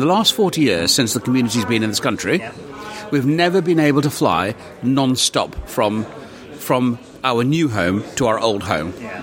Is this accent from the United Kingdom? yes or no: yes; United Kingdom; And what it is that I'm a British Sikh, and I have many Gujarati relatives.